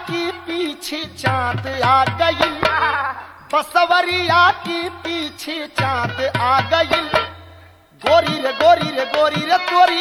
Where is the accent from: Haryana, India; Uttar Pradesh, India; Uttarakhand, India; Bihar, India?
Uttar Pradesh, India; Vrindavan; वही नदिया के तीरमा वृंदावन पड़ेला, गाजीपुर मजुई मोढ़वा से 4-5 किलोमीटर पड़ेला, वही वृंदावन का रहे वाला।